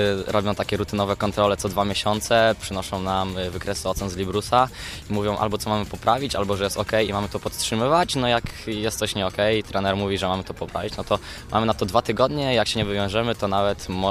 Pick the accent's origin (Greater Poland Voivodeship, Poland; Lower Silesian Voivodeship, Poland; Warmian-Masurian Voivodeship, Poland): Greater Poland Voivodeship, Poland; Poznań; born there; Urodziłem się w Poznaniu, jestem bardzo mocno związany z tym miastem.